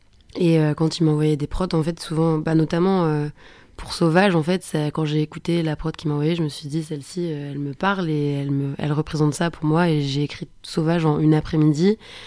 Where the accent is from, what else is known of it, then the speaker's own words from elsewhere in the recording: Angers, Pays de la Loire, France; Alors que quand je suis à Angers, c'est ma ville natale, donc je suis assez facilement déstabilisée.